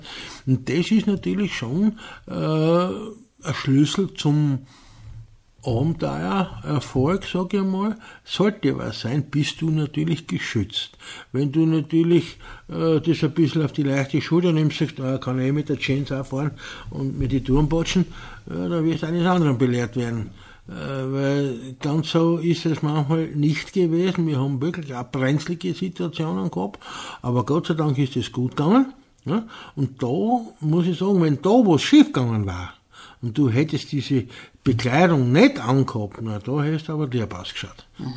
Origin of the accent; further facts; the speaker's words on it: Styria, Austria; ich bin aus der Steiermark